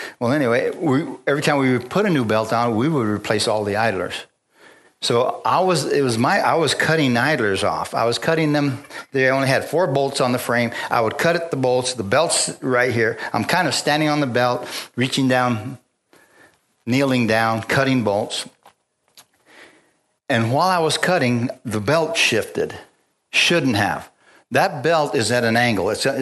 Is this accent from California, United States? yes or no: no; Bisbee, Arizona, United States; We used to go to Bisbee quite a bit because we're from Bisbee.